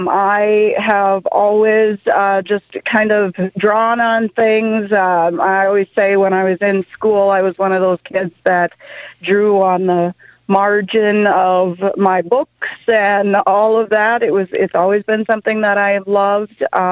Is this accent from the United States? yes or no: yes; Minnesota, United States; Well, I have grown up pretty much in southwestern Minnesota my whole life. Just kind of, I have lived in Marshall, Pipestone, Granite Falls.